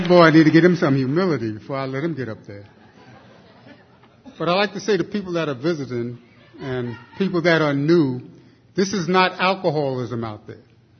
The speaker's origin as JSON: {"language": "English", "town": "Bronx", "region": "New York", "country": "United States", "tie": "born or raised there", "said": "I was born in Jersey City in the Bronx, and I grew up in the Bronx."}